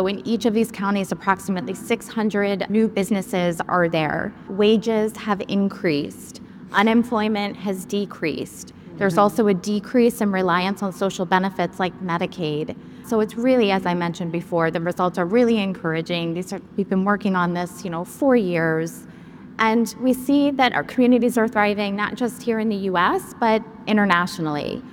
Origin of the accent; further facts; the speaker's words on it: Pennsylvania, United States; But here in the U.S., I am from Pennsylvania, and my family lives in a rural area where we have a number of fulfillment centers.